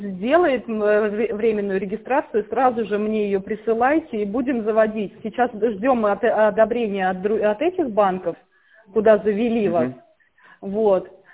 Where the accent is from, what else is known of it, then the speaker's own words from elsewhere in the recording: Zhlobin, Gomel Region, Belarus; Да, я тоже с Белоруссии. Со Злобина.